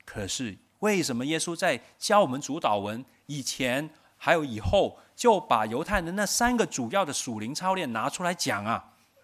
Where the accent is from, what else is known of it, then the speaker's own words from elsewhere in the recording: Hong Kong; 你知道我们香港人 有一种的病叫做公主病还有王子病嘛？